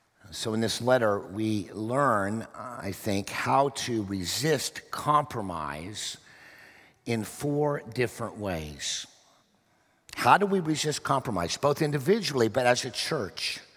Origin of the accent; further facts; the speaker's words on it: Oklahoma, United States; born there; I know I was born in Oklahoma, but we did learn how to read English.